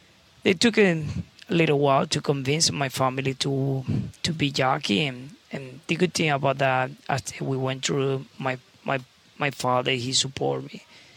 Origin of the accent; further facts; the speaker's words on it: Venezuela; I'm from Venezuela.